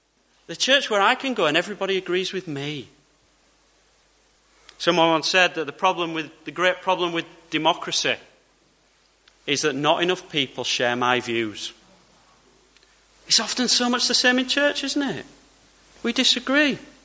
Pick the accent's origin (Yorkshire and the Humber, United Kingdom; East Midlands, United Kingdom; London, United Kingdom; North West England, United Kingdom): Yorkshire and the Humber, United Kingdom; as soon as I open my mouth and say that I'm from Yorkshire